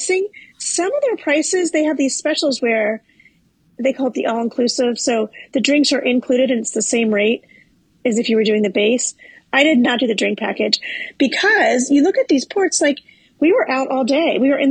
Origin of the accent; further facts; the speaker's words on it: Midwest, United States; So I'm from the Midwest, and to me, barbecue is different than, so it's not like, it's a grill.